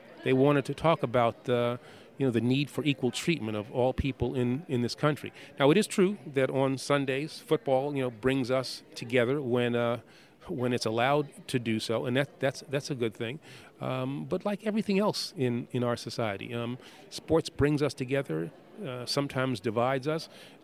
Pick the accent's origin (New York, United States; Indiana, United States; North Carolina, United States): New York, United States; New York City; I grew up in New York City, but, you know, there's not much green in New York City.